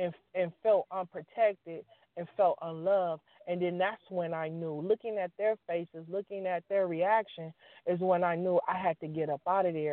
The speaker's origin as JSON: {"language": "English", "town": "Los Angeles", "region": "California", "country": "United States", "tie": "born or raised there", "said": "And then growing up, I'm growing up in South LA. I went to Gompers. I went to Locke High School, and so we fought boys."}